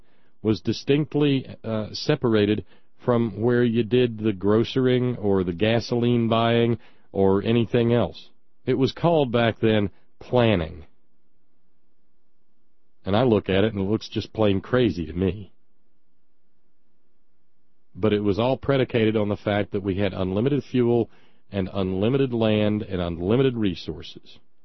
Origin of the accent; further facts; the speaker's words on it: Alabama, United States; Or as we said growing up down that way, gas. But gasoline at prices like that meant that a boy growing up in Alabama could see Appomattox Courthouse in Virginia.